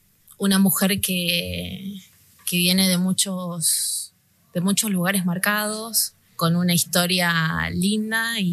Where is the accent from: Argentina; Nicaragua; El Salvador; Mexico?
Argentina; Tilcara, Jujuy; Yo nací en un pueblo jujeño, soy de Tilcara, me reconozco colla.